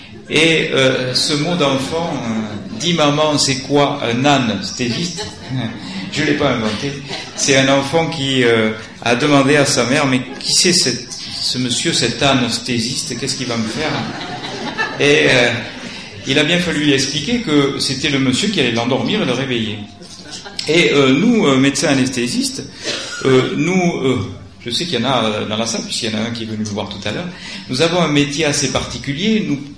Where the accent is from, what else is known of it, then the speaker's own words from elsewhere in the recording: Toulouse, Occitanie, France; à Toulouse en plus, parce que je suis toulousain, donc ça me fait doublement plaisir.